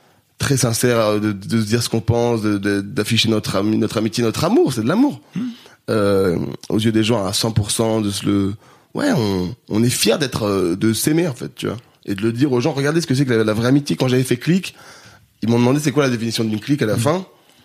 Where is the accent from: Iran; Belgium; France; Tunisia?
France; Grenoble, Auvergne-Rhône-Alpes; j'ai 800 cultures, j'ai grandi à Grenoble, je vais tout le temps au stage, j'adore le Canada